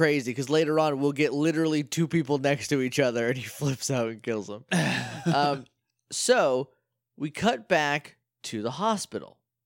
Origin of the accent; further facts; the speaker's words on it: New Hampshire, United States; Maybe it's just because, like, I'm from New Hampshire and I'm worried about ticks.